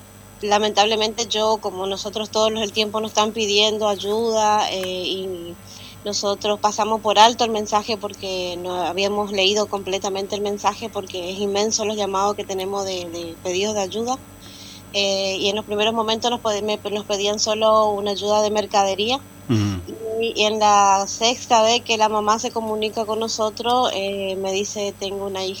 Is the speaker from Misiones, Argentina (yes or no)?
yes; Puerto Libertad, Misiones, Argentina; Nosotros somos de Puerto Libertad, que queda acá a pasitos de Iguazú.